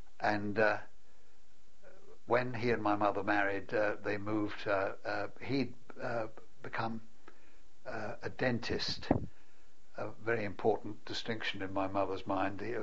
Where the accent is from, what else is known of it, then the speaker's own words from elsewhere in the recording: Lowestoft, East of England, United Kingdom; also born or lived in Eastbourne; They moved to Lowestoft, which is really where I grew up. I was born in Eastbourne.